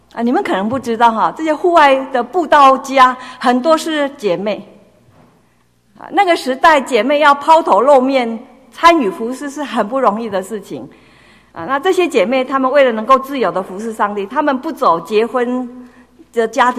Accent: Taiwan; 我们台湾话说是敢大哈

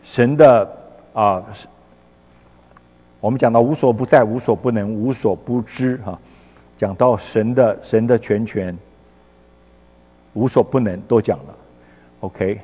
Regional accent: China; 我们中国人说恶有恶报善有善报，不是不报，时候未到。

